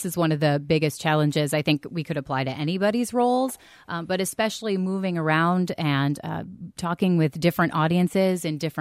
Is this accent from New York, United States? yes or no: no; South Dakota, United States; I grew up in South Dakota. And then we moved to Wisconsin a few years ago.